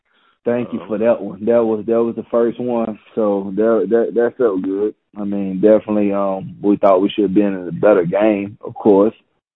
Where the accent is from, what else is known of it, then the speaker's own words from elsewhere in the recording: Gastonia, North Carolina, United States; and I'm from Gastonia. So it's a connection there.